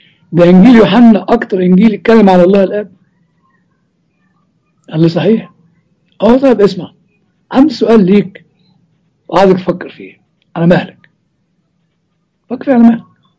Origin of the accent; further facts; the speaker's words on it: Egypt; قلت له يعني عندنا في مصر يقول لك ألطم ولا قطع هدومي